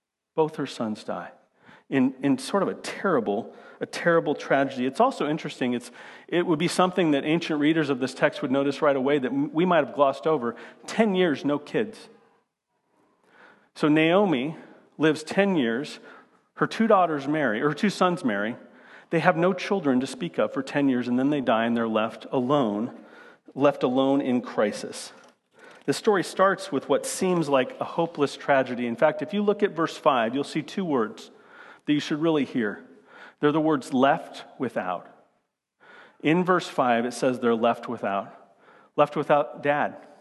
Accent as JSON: {"language": "English", "town": "Phoenix", "region": "Arizona", "country": "United States", "tie": "born or raised there", "said": "I grew up in Phoenix, Arizona. Right near the border, and we had a steady stream of people who were just like this in Arizona."}